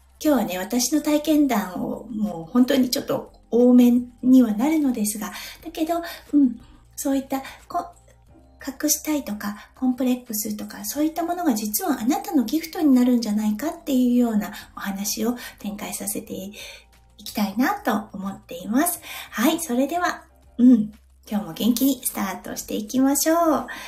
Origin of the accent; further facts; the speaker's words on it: Iwate, Japan; 私、岩手出身なんですけれども、